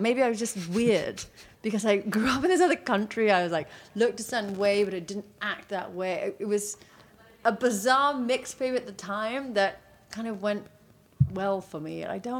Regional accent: Portugal; And I grew up in Portugal, but we'd go back every, you know, for so it's a 2-hour flight, so you're back a lot.

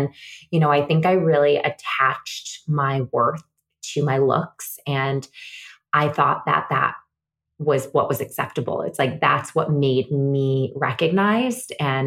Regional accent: Syracuse, New York, United States; now in New York City, United States; I'm from Syracuse, New York. I moved to New York 15 years ago, I think this year almost.

